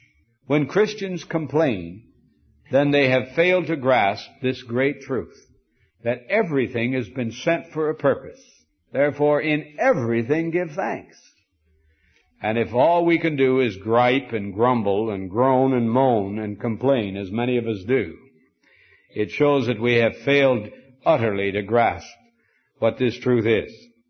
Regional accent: Montana, United States; I came from Montana. And I know a good deal about sheep.

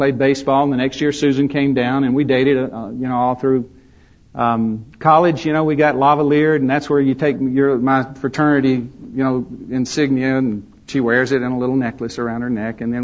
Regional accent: Alabama, United States; growing up in Alabama, grew up in a home with an older brother, mom and dad. Dad worked for the Alabama Power Company.

